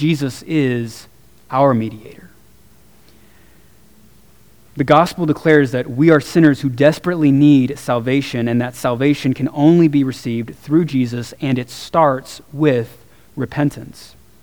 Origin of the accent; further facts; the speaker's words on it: Mesquite, Texas, United States; Growing up in Mesquite, close to Dallas, you don't see stars like that.